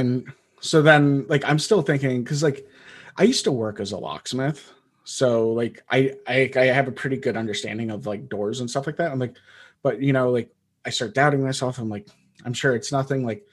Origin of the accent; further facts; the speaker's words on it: Wisconsin, United States; And I grew up in Wisconsin. I know what a frozen lock feels like.